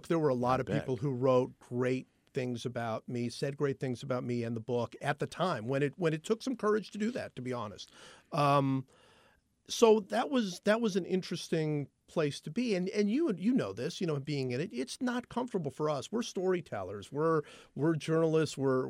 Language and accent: English; Cleveland, Ohio, United States; The NBA championship is very personal for me because I am from Cleveland, and watching what LeBron James is doing.